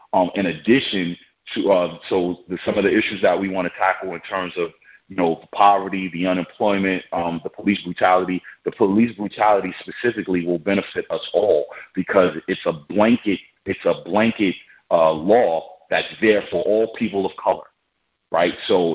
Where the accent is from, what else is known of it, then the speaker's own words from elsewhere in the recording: Brooklyn, New York, United States; I come from that environment. I come from Brooklyn. I come from an environment where there's hopelessness, there's despair.